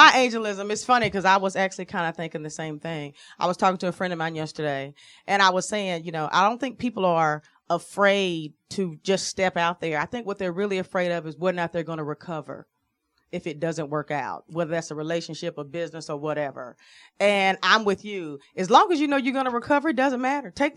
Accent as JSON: {"language": "English", "region": "the South", "country": "United States", "said": "I'm from the South."}